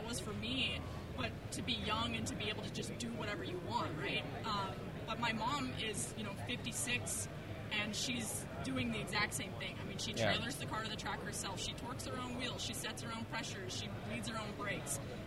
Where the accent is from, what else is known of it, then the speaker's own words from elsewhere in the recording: California, United States; also born or lived in Texas; Texas, but I was raised in California.